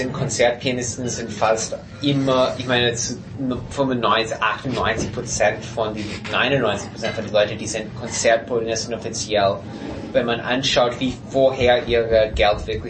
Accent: United States; German is a second language; Fall, dass ich bin Amerikaner, aber ich habe nur reine russische Klavierschule.

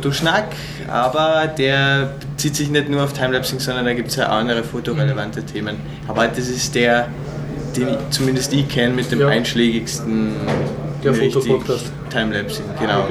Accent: Salzburg, Austria; now in Vienna, Austria; Vielleicht hört man es am Dialekt. Ich bin aus Salzburg

